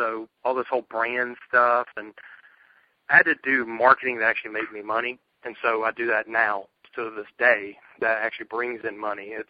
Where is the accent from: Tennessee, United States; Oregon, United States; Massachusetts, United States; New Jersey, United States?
Tennessee, United States; Murfreesboro; I'm from Murfreesboro, and so I'll be doing the round speaking and building out Nashpreneur.com.